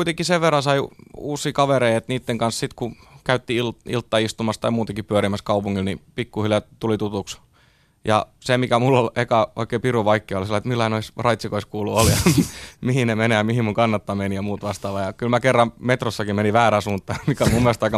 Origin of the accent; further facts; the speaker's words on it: Rauma, Satakunta, Finland; now in Helsinki, Finland; fakta on se, että mä olen Raumalta ja mä olen raumalainen